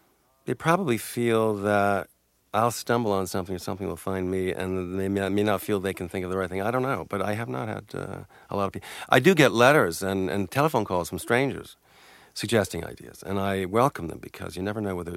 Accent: Gordon, Georgia, United States; born there; I was born in Gordon, Georgia. That's a little town near Macon. The biggest thing in Gordon is the chalk mine. My father was a barber, and my mother worked as a secretary for the mine.

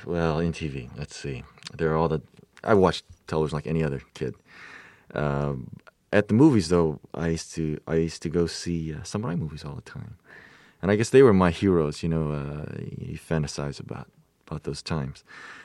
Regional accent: Hawaii, United States; Well, growing up in Hawaii, Japanese, there's 77% of the population there.

